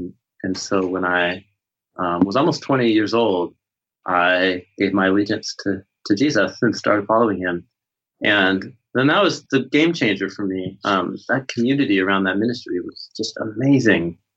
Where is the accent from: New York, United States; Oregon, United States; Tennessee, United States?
Oregon, United States; Portland; So I grew up in Portland, Oregon, and I grew up fully immersed in skateboard culture or subculture.